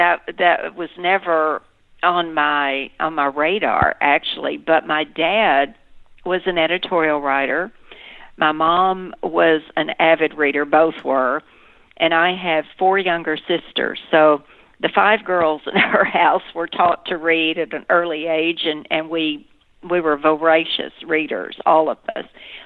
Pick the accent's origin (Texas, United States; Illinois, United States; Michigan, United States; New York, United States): Texas, United States; And I've been asked this question before. Did growing up in Texas contribute to your storytelling? And I give an unequivocal yes.